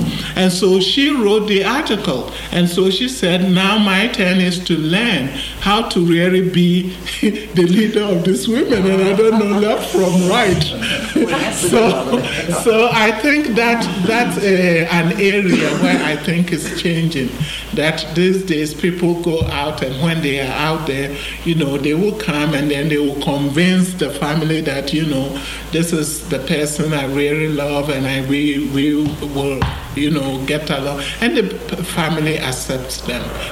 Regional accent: Ghana; I think what has shifted at the moment for me as a Ghanaian

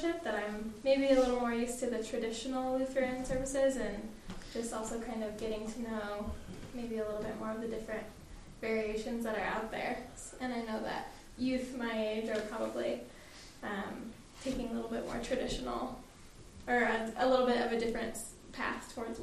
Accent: Missoula, Montana, United States; I'm from Missoula, Montana, and I chose to come to this session

